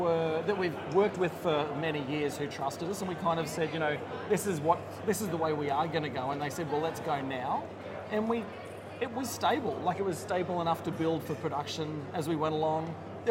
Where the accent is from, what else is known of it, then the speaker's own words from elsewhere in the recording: Brisbane, Queensland, Australia; I'm from Brisbane down the road.